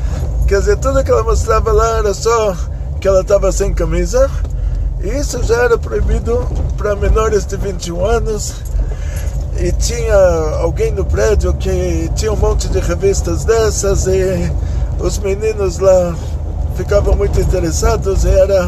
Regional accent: São Paulo, Brazil; born there; eu já sou a primeira geração do Brasil, né? Já nasci aqui em São Paulo, em Genópolis, Hospital Samaritano.

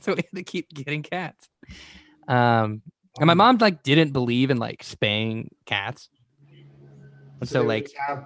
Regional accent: Tennessee, United States; when I was growing up in Tennessee, there was this neighbor of ours.

